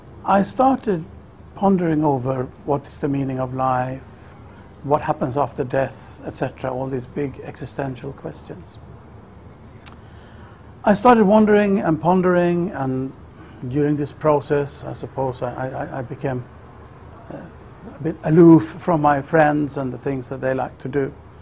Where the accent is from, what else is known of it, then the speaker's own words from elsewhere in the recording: Sweden; I'm going to tell you how I came into Islam. I grew up in Sweden. I was born in the late 50s.